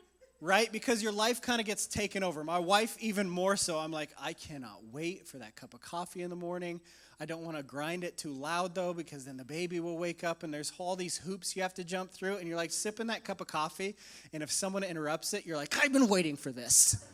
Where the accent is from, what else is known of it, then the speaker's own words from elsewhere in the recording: Spokane, Washington, United States; also born or lived in Sydney, Australia / New York City / Southern California; after living in Sydney, Australia, New York City, Southern California, I grew up in Spokane, Washington